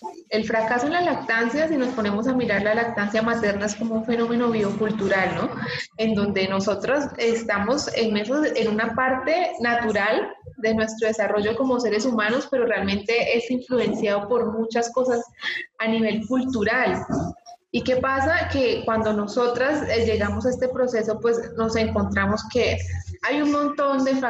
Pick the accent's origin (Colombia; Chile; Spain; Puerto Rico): Colombia; Bueno, yo estoy en Colombia, somos paisanas con Nancy, soy colombiana, estoy en Colombia actualmente, soy fisioterapeuta, al igual que Nel, soy mamá